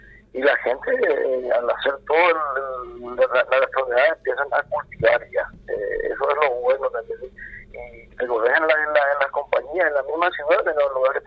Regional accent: Paraguay; Y como todo paraguayo se caracteriza por ser una comunidad solidaria, ¿verdad?

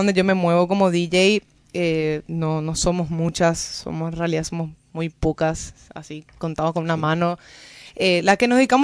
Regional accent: Paraguay; nosotros también como paraguayos tenemos que tener también nosotras nuestras canciones

